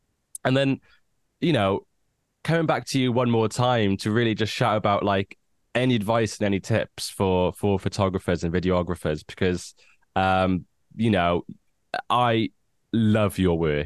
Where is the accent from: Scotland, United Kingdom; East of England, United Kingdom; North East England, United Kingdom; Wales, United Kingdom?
Wales, United Kingdom; I was like, no, I'm from Wales.